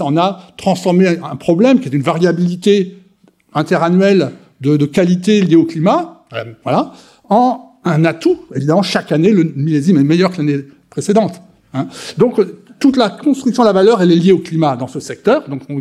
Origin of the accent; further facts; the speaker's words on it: Montpellier, Occitanie, France; Je suis de Montpellier